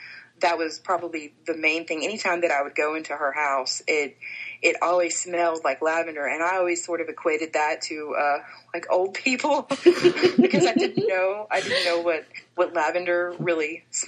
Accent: Tennessee, United States; she lived in North Carolina and I was born and raised in Tennessee.

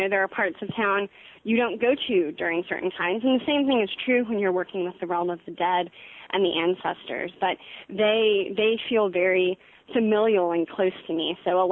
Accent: Southwest, United States; growing up in the Southwest, I mean, Dia de los Muertos was something that we always celebrated

